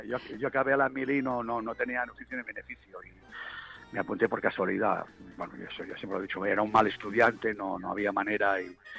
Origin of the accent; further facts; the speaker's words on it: Catalonia, Spain; Yo crecí con Pepe Isbert en Cataluña